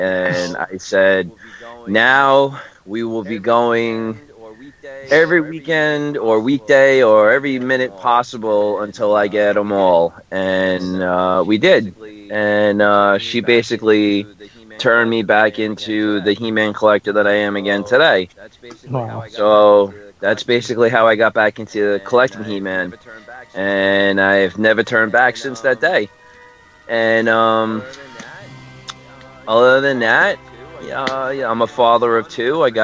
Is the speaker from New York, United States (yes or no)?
yes; Ozone Park, New York, United States; born there; actually from the town where I was born. I was born in Ozone Park, New York.